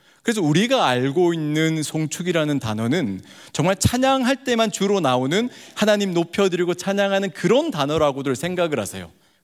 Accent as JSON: {"language": "Korean", "region": "Busan", "country": "South Korea", "tie": "born or raised there", "said": "제 고향이 부산인데 부산으로 오셔서 개척을 하셨어요."}